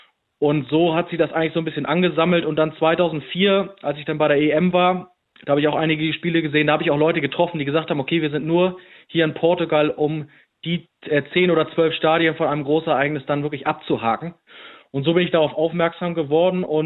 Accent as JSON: {"language": "German", "region": "Hamburg", "country": "Germany", "tie": "born or raised there", "said": "ich komme aus der Nähe von Hamburg oder bin im Hamburger Raum groß geworden."}